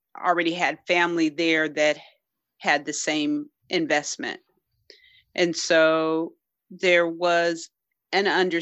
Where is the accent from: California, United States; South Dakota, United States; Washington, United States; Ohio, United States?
California, United States; Where I grew up, and I grew up in the Bay Area. So always had access to very liberal and non-assimilative environment and spaces.